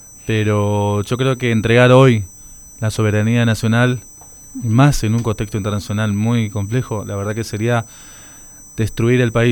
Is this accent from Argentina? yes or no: yes; Argentina; nosotros somos argentinos